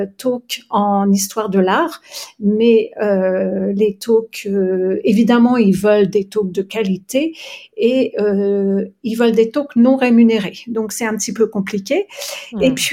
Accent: France; now in Australia; en tant que Française, et en tant que Française aimant l'art

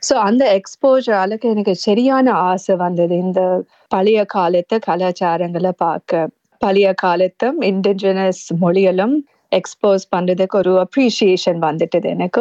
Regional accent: United States; அதனால் நாங்கள் அமெரிக்கன் பிள்ளைகளாக வளர்ந்த மட்டும் இல்லாமல் தமிழ் பிள்ளைகளாகவும் வளர்ந்தோம்.

